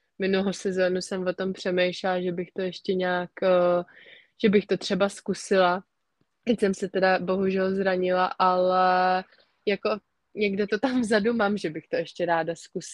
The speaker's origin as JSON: {"language": "Czech", "region": "Prague", "country": "Czechia", "said": "No, vlastně já jsem z Prahy, takže já jsem byla celou sezónu bíčovou taky v Praze."}